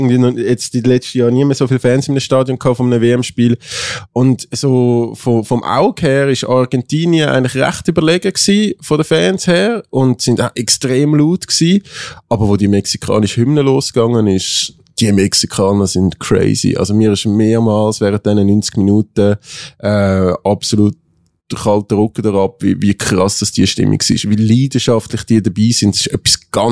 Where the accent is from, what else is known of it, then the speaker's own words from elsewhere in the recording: Switzerland; sonst sind wir Schweizer ja dann meistens mit der Nazi dabei und auch in dieser Bubble ein bisschen.